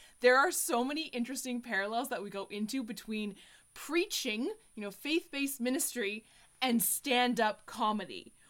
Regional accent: Vancouver, British Columbia, Canada; Yeah. I grew up in Vancouver, Canada.

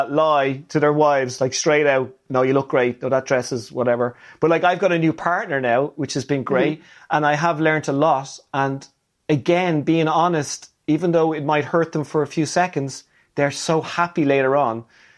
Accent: Ireland; You know, I'm Irish.

